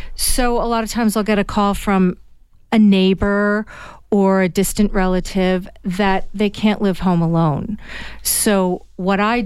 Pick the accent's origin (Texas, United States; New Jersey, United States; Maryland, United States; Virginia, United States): New Jersey, United States; Sure. I am originally from New Jersey. I've been here 23 years.